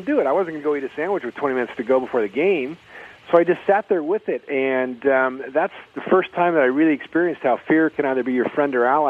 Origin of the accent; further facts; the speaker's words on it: California, United States; Well, I was scouted. I grew up in California.